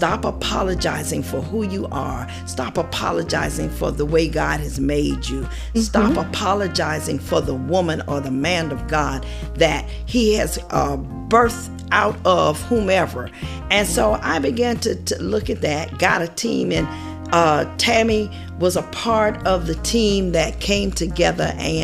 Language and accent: English; Savannah, Georgia, United States; we're starting it in Savannah, Georgia, my hometown.